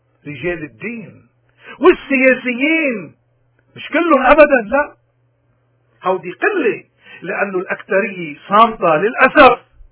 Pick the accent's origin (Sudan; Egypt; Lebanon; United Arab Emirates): Lebanon; من هون ونحن منا أبدا بلبنان أو بالاقتراض كلبنانيين بجزر عايشين.